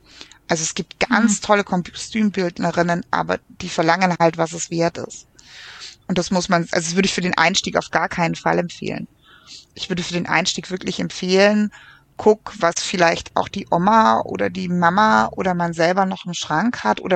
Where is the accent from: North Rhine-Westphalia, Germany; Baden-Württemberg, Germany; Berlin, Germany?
Baden-Württemberg, Germany; Aber ich bin auch Schwäbin.